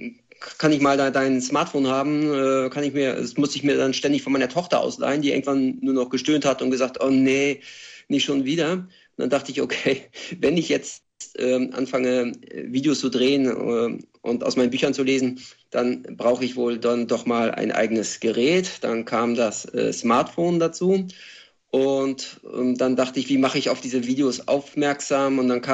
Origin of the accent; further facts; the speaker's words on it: Kiel, Schleswig-Holstein, Germany; es gab damals eine Skinhead-Szene in Schilksee, wo ich aufgewachsen bin.